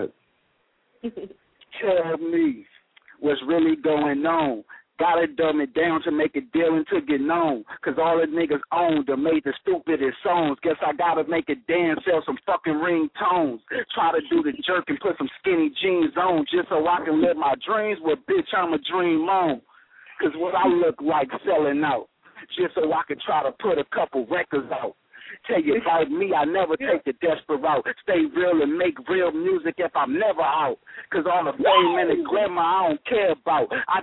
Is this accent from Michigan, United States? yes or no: no; Los Angeles, California, United States; I'm from Watts.